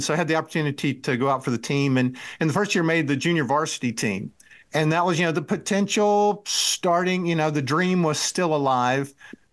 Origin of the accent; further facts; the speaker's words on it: North Carolina, United States; Growing up in North Carolina, my dad was a UNC alumni, so I was a fan of theirs